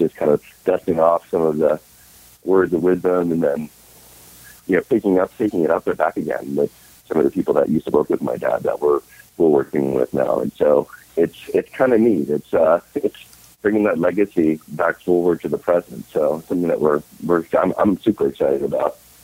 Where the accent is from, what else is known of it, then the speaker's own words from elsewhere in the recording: New Orleans, Louisiana, United States; Cynthia was born in Texas, and I grew up in New Orleans